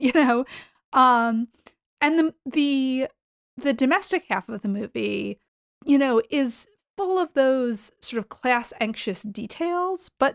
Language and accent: English; Boston, Massachusetts, United States; I grew up in the Boston area.